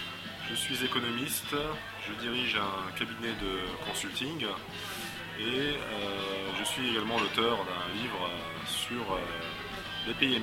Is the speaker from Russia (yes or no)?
yes; Saint Petersburg, Russia; j'ai une maman russe et je suis né en Russie, à Saint-Pétersbourg. Donc, je peux dire que je suis tombé dedans quand j'étais petit